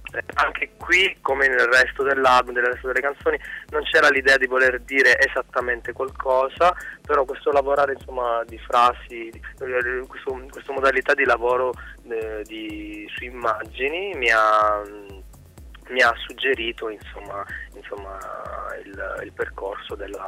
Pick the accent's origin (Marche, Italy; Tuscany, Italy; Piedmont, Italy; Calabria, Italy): Calabria, Italy; Bagnara Calabra; intorno agli anni 90 c'erano ancora le radio libere anche giù in Calabria, che nel mio paese di origine, mm-hmm. Bagnara Calabria